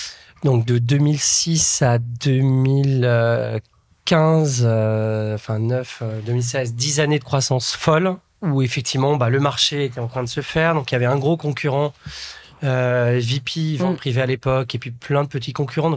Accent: Bourgogne-Franche-Comté, France; Donc en termes perso, j'ai 48 ans, j'ai 3 enfants. Je suis issu d'un petit village de la Nièvre, en Bourgogne.

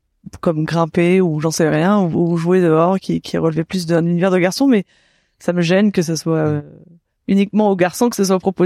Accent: Auvergne-Rhône-Alpes, France; Alors, à 7 ans, je suis arrivée dans la Drôme à ce moment-là.

